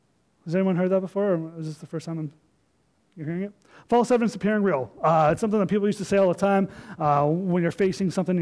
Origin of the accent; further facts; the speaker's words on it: Ontario, Canada; I'm from Ontario, and I live out in Pickering, right by the lake there.